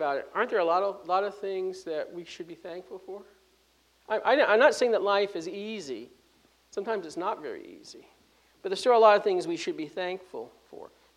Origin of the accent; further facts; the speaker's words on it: United States; we as an American public, and sometimes we as believers, are not thankful for how good God has been to us